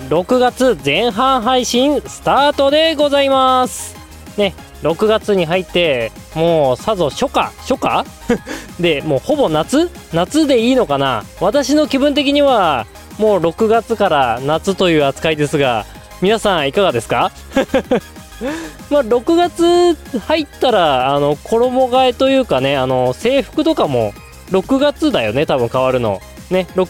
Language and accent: Japanese; Hokkaido, Japan; なんか自分北海道出身ですけど、